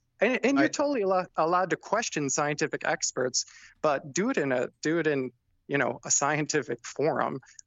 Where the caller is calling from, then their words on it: Cincinnati, Ohio, United States; from Ohio. Calling from Cincinnati.